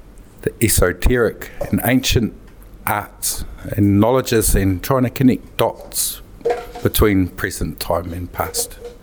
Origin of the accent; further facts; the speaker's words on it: Stewart Island, Southland, New Zealand; also born or lived in Christchurch; I was born in Christchurch, grew up in Stewart Island. This is my place of belonging.